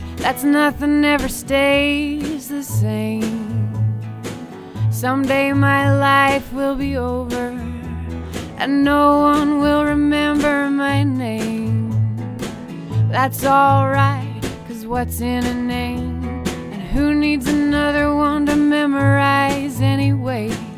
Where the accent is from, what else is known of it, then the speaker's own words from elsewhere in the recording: Idaho, United States; but I'm from Idaho originally, in southern Idaho. Doesn't get a whole lot of rain, at least it didn't when I was growing up.